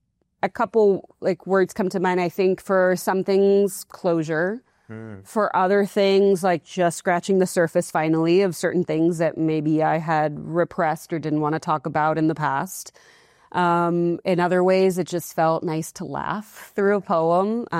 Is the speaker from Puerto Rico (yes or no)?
yes; Puerto Rico; moved away; And so growing up in Puerto Rico, it's so interesting because nowadays I'm constantly trying to get back to Puerto Rico and I feel this really deep homesickness.